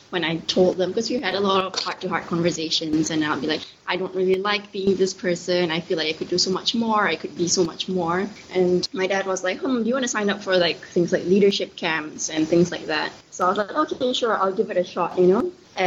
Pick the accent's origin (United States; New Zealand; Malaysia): Malaysia